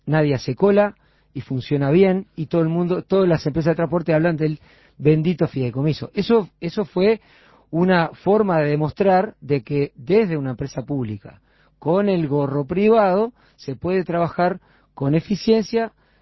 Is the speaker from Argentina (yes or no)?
no; Uruguay; lo digo con orgullo como uruguayo